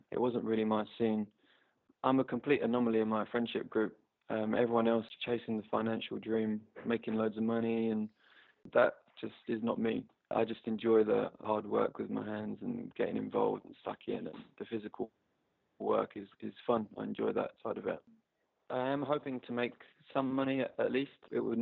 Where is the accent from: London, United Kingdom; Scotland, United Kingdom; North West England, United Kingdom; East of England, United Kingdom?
London, United Kingdom; Upminster; I'm 23, soon to be 24. I'm from Upminster in Essex, and I used to work in the City of London in a boring office job